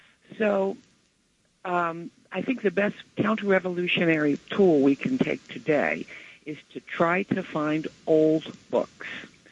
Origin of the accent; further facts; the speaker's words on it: New Jersey, United States; I grew up in Western New Jersey in the 50s during